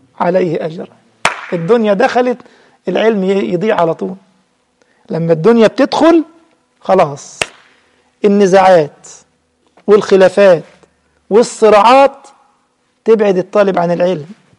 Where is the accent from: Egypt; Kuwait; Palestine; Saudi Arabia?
Egypt; ده الجماعة البسطاء عندنا في مصر يقول لك الكريم لا يضام.